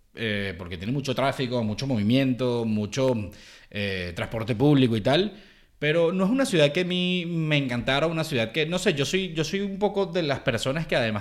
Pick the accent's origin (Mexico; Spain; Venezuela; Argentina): Venezuela; born there; Venezuela, que es mi país natal, y Estados Unidos cuando estaba pequeño.